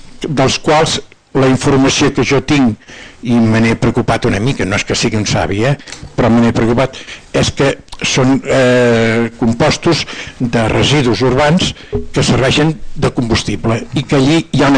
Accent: Catalonia, Spain; soc de les Garrigues

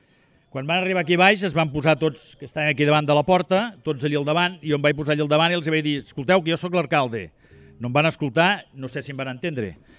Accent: Catalonia, Spain; perquè de tontos tampoc som la gent de la Conca

